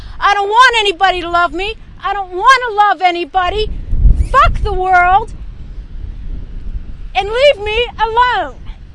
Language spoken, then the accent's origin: English; Pittsburgh, Pennsylvania, United States; I was born and raised in Pittsburgh.